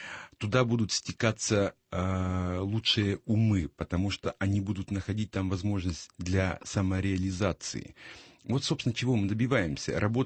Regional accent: Russia; это я из России.

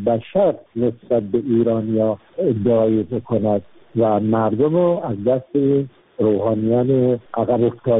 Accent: Iran; من به عنوان یک ایرانی که از این رژیمم دل خوشی ندارم

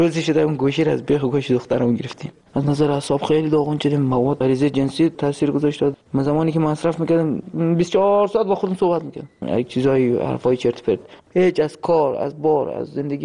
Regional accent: Afghanistan; moved away

